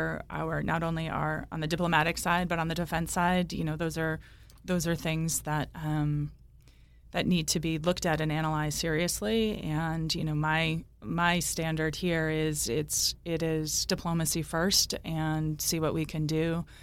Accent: Cranston, Rhode Island, United States; Someone like me that, you know, grew up here. I grew up in Cranston. I live in Warwick. I went to Rhode Island College.

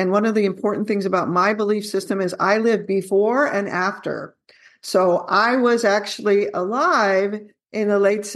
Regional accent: California, United States; I trained in California originally, or I grew up in California and then did some of my college training there and then trained in Houston at Baylor and then did my neurology residency in Boston. But I now live in Texas

